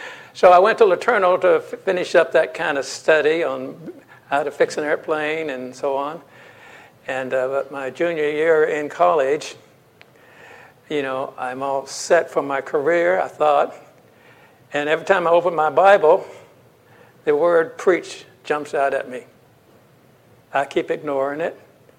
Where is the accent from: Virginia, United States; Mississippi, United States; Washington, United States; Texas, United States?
Texas, United States; born there; I was born in Texas. You can tell by my accent. And my wife was born in Oregon.